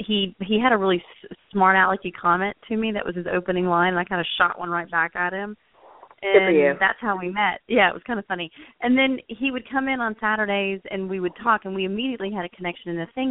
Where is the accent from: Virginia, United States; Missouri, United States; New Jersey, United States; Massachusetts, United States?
New Jersey, United States; now in Atlanta, United States; I'm from New Jersey, you know, by the way of, you know, I'm from New Jersey and living in Atlanta.